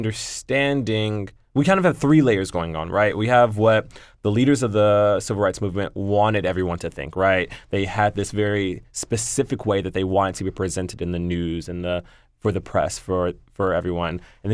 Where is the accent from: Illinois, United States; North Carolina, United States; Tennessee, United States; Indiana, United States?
Tennessee, United States; Memphis; also born or lived in Nashville; I'm from Memphis, but I spent all of my summers and holidays in Nashville, where all of my family's from.